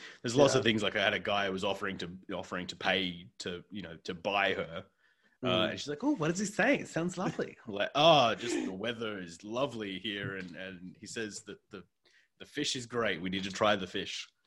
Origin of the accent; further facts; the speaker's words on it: Australia; accent: Australian; But when I'm after a few drinks, my accent goes, and all the Australian just twinges back in.